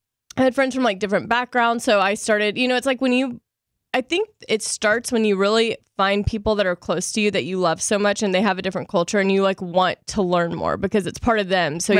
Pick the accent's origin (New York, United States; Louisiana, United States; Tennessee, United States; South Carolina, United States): Louisiana, United States; Growing up in Louisiana, like, I was never surrounded by anyone. Like, I don't know if this is just a Southern thing